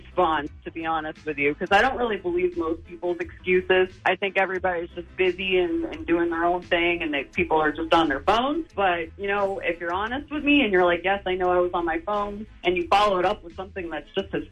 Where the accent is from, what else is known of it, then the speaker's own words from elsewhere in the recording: Ireland; I'm Irish Raven, so any potato that you offer me, I'm going to take.